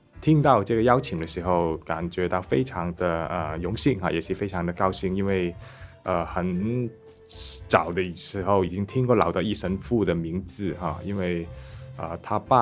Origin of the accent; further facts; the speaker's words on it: Hong Kong; 我来自香港，香港中文大学文化及宗教系以及崇基学院神学院的老师。